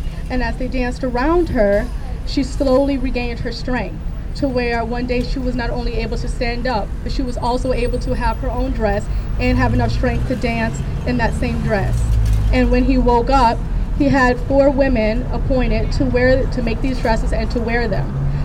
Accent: New Orleans, Louisiana, United States; I am from the Choctaw Tribe Bayou Lacombe Band. And I've been raised here my whole life. I'm from New Orleans. My family comes from St. Tammany Parish on the North Shore, Bayou Lacombe.

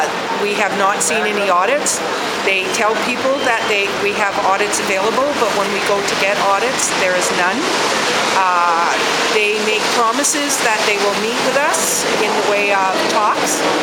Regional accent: North Vancouver, British Columbia, Canada; also born or lived in Namu; I was born in Namu, and I was raised in North Vancouver, where my tribe is.

